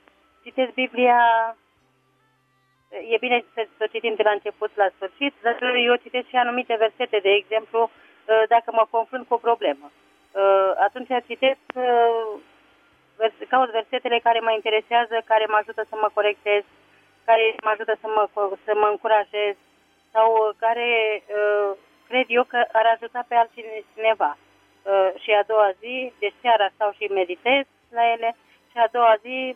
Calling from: Vulcan, Hunedoara County, Romania; din Vulcan.

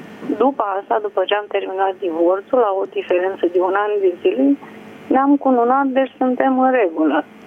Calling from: Bacău, Bacău County, Romania; sunt din Bacău

